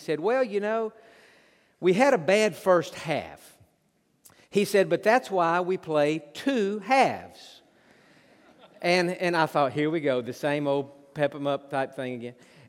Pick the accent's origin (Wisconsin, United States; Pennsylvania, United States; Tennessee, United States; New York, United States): Tennessee, United States; Knoxville; And the reason for that is I grew up in the Knoxville area. And when I was a little kid, I grew up on Saturdays going to Neyland Stadium, watching those Tennessee Volunteers.